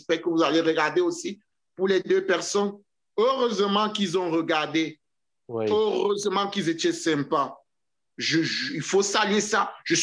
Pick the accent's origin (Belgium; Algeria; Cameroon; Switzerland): Cameroon; moved away as an adult; now in Canada; En tant qu'étranger, en tant que Camerounais, quelqu'un qui est venu il y a quelques années au Québec